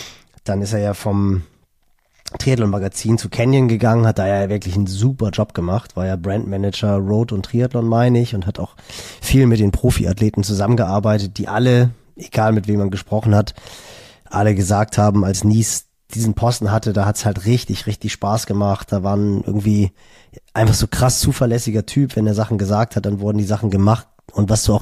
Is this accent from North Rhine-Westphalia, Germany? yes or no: no; Hamburg, Germany; ich bin im Norden von Hamburg groß geworden